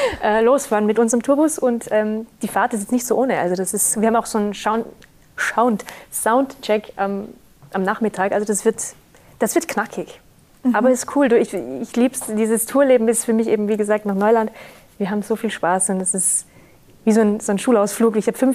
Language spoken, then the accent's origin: German; Vorarlberg, Austria; in Vorarlberg, in meiner Heimat, spielen darf.